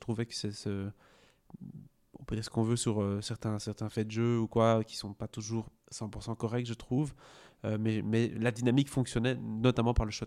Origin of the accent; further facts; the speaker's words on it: Belgium; répandre les cendres à la mer du Nord. Chez nous, en Belgique.